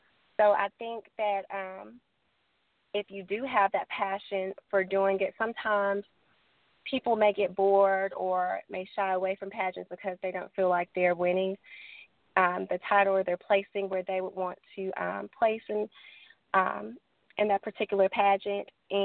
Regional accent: Murfreesboro, Tennessee, United States; I'm 23 years old. I am from Murfreesboro, Tennessee, right outside of Nashville.

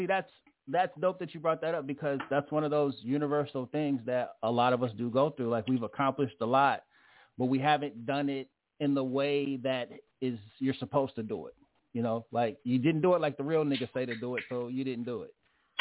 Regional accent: San Jose, California, United States; Literally, I'm from San Jose, California. Nobody would give a damn.

